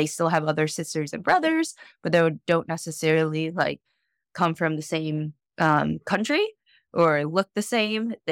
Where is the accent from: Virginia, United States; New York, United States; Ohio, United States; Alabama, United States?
Ohio, United States; also born or lived in Korea; So I was adopted in Korea when I was 6 months old. And then I grew up in Ohio, and my family, I believe, is mostly Scottish on my dad's side